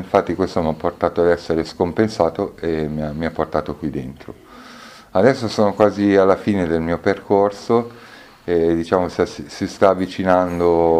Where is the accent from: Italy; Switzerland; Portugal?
Italy; Milan, Lombardy; now in Triggiano, Italy; Io sono nato a Milano, ho vissuto 31 anni a Milano e poi adesso da circa 5 anni sono qui in provincia di Bari, a Triggiano abito.